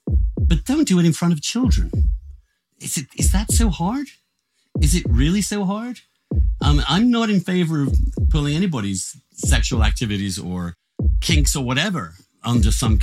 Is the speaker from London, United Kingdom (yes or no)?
no; East Grinstead, South East England, United Kingdom; I grew up and in East Grinstead in Sussex.